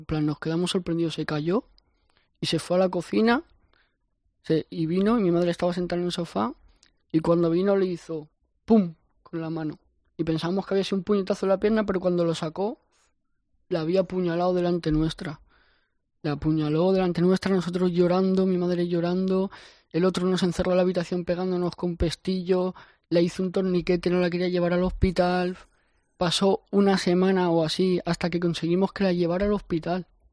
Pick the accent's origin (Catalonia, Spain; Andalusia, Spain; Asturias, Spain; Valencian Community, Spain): Valencian Community, Spain; Sí, me lo puse porque soy valenciano y ahí se dice mucho nano, tete